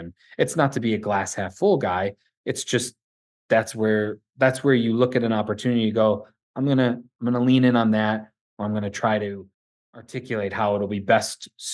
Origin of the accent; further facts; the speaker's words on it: Buffalo, New York, United States; I'm from Buffalo, right? So I'm a Buffalo Bills fan.